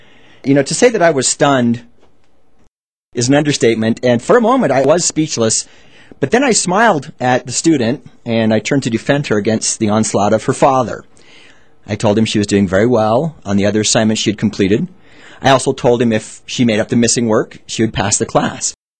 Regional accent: Utah, United States; Well, I did my best, even though I was from Utah.

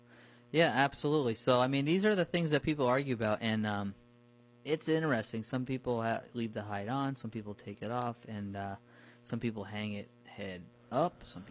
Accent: New Paltz, New York, United States; Yeah, when I grew up in New Paltz, Ulster County, the deer population peaked in the 90s.

